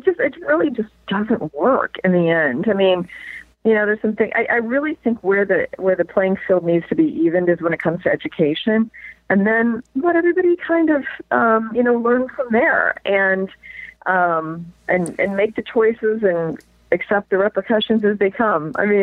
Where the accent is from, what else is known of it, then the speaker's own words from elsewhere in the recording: Indiana, United States; I mean, I grew up in Indiana, and my kids are growing up in New York.